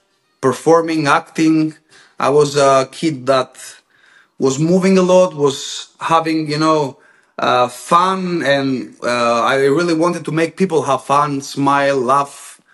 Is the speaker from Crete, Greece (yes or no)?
no; Corfu, Ionian Islands, Greece; English is a second language; also born or lived in Albania; And I'm from Corfu, raised in Corfu, but born in Agios Sarada of Albania. I'm a Greek, minority in Albania.